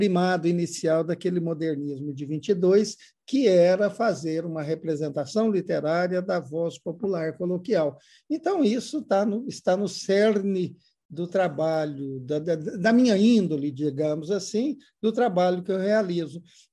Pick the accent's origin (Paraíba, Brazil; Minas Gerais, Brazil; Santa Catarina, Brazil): Minas Gerais, Brazil; Ituiutaba; eu sou de Itiutaba, no Triângulo Mineiro